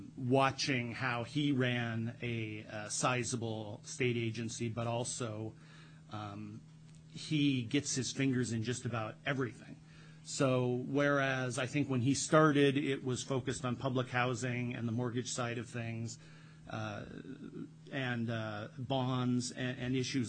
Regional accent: Anchorage, Alaska, United States; Born and raised in Anchorage, went to the same high school, West Anchorage High School, that my father did.

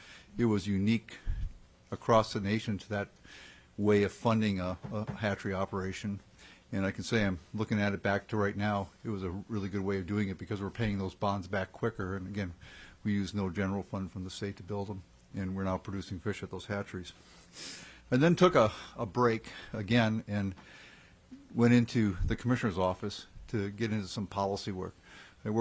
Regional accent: Wisconsin, United States; I grew up in Wisconsin, learned to hunt and fish with my grandfather, Otto.

